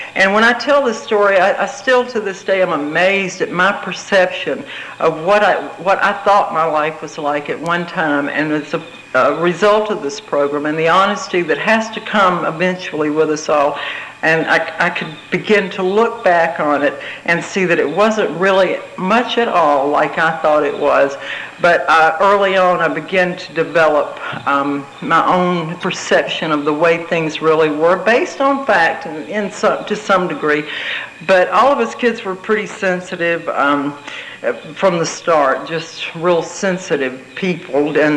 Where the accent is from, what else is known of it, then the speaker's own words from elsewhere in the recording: Atlanta, Georgia, United States; born there; let you know that I was born in Atlanta, Georgia in 1947.